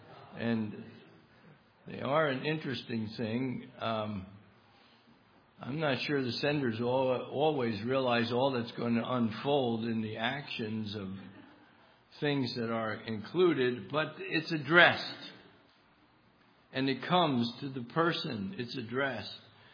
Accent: New Jersey, United States; I grew up in New Jersey, but I have learned something of the Queen's English.

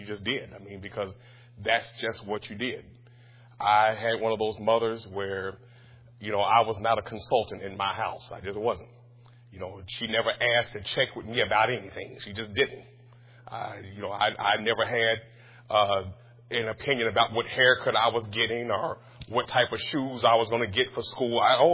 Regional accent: Louisville, Kentucky, United States; And I grew up in church in Louisville.

